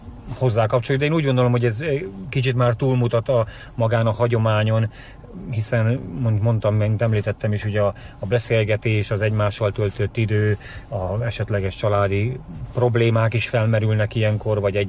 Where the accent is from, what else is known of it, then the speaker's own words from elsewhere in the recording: Miskolc, Borsod-Abaúj-Zemplén, Hungary; born there; mivel én miskolci születésű vagyok, tehát számomra szinte ugyanaz volt.